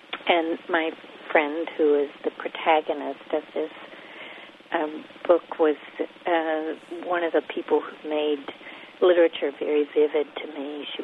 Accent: Arkansas, United States; I went to public schools in the Ozarks, small town public schools and state schools.

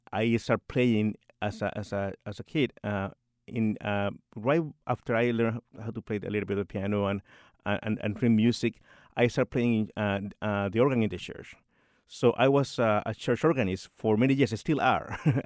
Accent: Puerto Rico; So basically, I am from Puerto Rico

